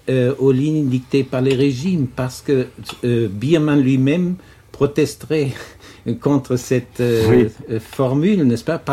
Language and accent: French; Germany; French is a second language; Le type d'un poète qui est assez répandu en France, mais très rare chez nous en Allemagne.